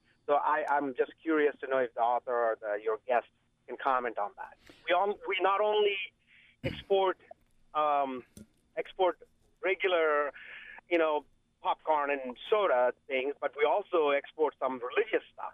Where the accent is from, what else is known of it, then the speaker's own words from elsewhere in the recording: India; now in Towson, United States; I came from India, and so, of course, I was influenced by American culture